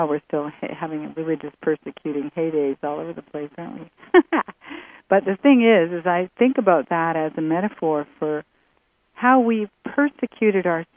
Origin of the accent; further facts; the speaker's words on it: Canada; I'm Canadian, not American